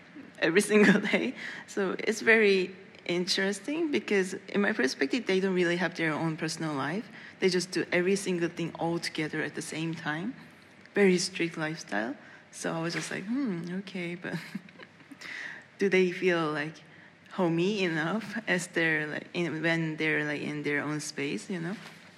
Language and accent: English; Seoul, South Korea; English is a second language; Yeah, I'm from Seoul, South Korea